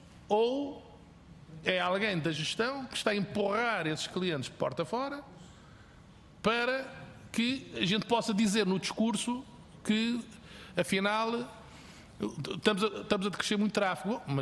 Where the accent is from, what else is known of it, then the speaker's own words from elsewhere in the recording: Coimbra, Portugal; as freguesias todas do Conselho de Góis tinham uma estação de correios. Mas a minha aldeia, que não era freguesia, tinha um postozinho de correios